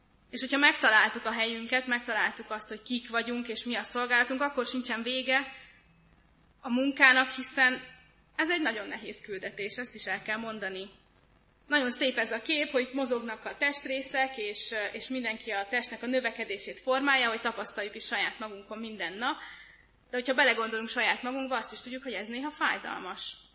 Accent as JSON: {"language": "Hungarian", "region": "Great Hungarian Plain", "country": "Hungary", "said": "amikor én megtaláltam magamban a motivációt, hogy megmásszak alföldiként egy hegyet"}